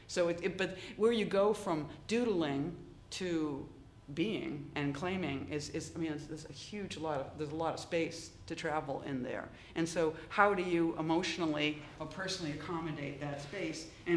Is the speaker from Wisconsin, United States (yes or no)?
no; Boston, Massachusetts, United States; I grew up in Boston, and there was a famous fire at a nightclub called the Coconut Grove